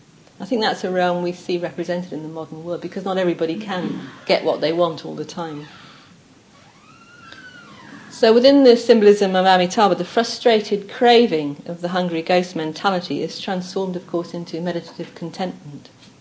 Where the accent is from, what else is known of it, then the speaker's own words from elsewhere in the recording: England, United Kingdom; I said, "No, I'm English."